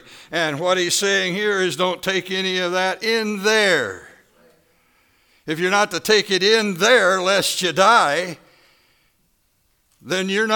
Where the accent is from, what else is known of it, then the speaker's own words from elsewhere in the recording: Kentucky, United States; As a kid growing up in Kentucky, that stuff was so free-flowing and so available